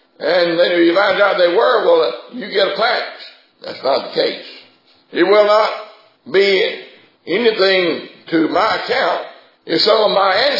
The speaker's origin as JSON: {"language": "English", "region": "Mississippi", "country": "United States", "said": "The reason I'm from Mississippi instead of Tennessee is because of that."}